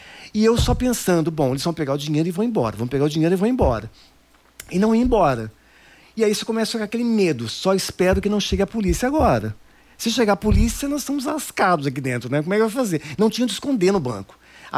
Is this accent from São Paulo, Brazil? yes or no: yes; Sarapuí, São Paulo, Brazil; now in Londrina, Brazil; Sarapuí. Eu brinco e chamo de capital de Sorocaba. O pessoal nunca sabe onde fica Sarapuí. Pertinho de Sorocaba.